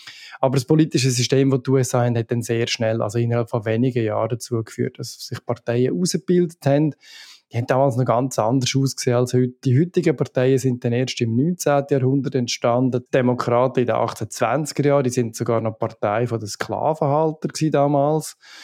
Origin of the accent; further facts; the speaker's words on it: Nidwalden, Switzerland; Nidwalden, wo ich aufgewachsen bin